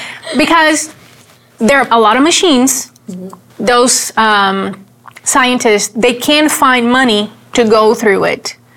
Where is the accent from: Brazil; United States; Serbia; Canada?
Brazil; For example, I'm from Brazil.